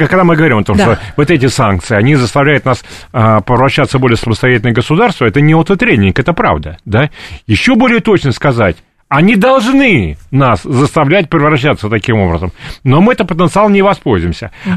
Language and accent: Russian; Lyubertsy, Moscow Oblast, Russia; Я сама из Люберца, сама понимаю это, да.